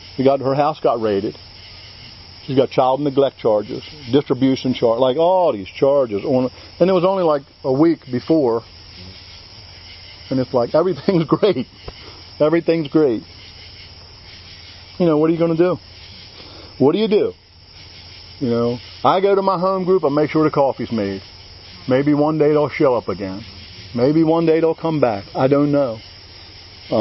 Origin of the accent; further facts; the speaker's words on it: Baltimore, Maryland, United States; from Baltimore.